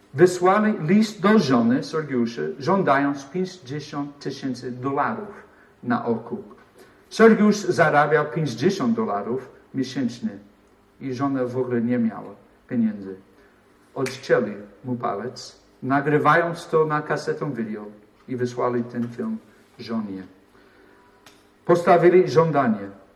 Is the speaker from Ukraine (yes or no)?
no; United States; Polish is a second language; jestem Amerykaninem, to jest dlaczego mam taki dziwny akcent. I byłem pastorem w Teksasie